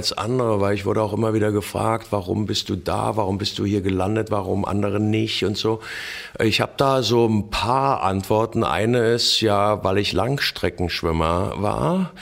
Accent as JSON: {"language": "German", "country": "Germany", "said": "Es ist natürlich schon klar, dass ich ein Deutscher bin, weil ich habe ja auch den Akzent immer noch ein bisschen."}